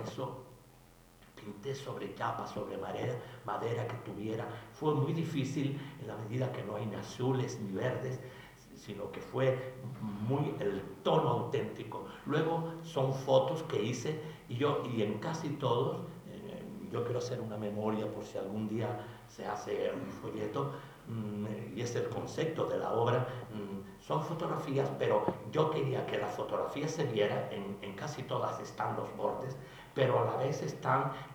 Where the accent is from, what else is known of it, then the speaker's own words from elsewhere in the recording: Canary Islands, Spain; que he tenido conciencia siempre como canario, quedándome aquí, trabajando aquí, para aquí. Entonces, he llegado a ver que soy religioso.